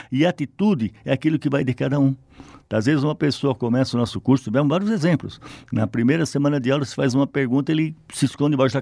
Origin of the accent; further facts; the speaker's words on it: São Paulo, Brazil; na região lá do ABC, em São Paulo, de onde eu venho, né?